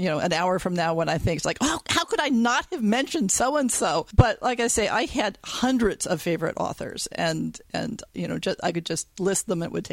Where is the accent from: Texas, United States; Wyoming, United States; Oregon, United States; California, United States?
California, United States; That's correct. I'm from California.